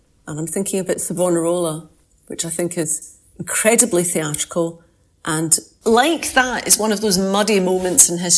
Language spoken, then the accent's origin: English; Scotland, United Kingdom; I'm a Scottish lawyer.